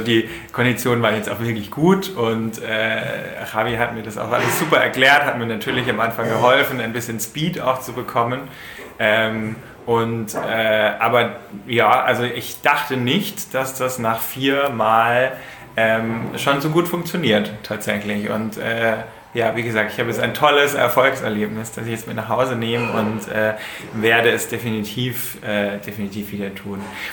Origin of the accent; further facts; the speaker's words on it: Munich, Bavaria, Germany; Ich komme aus München